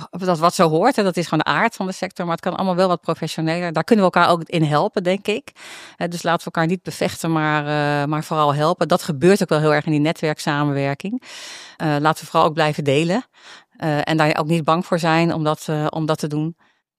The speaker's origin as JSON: {"language": "Dutch", "region": "North Holland", "country": "Netherlands", "said": "Ik kom uit het Gooi. Dus dat zou je niet zeggen. Maar mijn moeder is hier wel geboren. Dus mijn moeders familie kwam uit Rotterdam."}